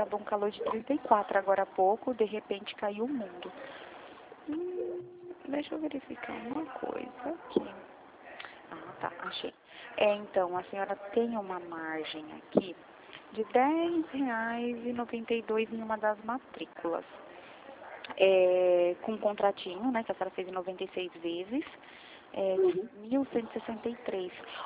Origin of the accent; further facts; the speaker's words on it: Bahia, Brazil; now in São Paulo, Brazil; Atualmente eu moro em São Paulo, só que eu sou da Bahia, né?